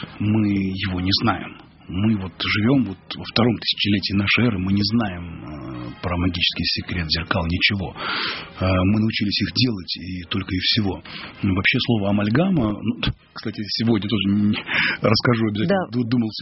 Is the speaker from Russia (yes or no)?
yes; Russia; Я говорю, мы русские.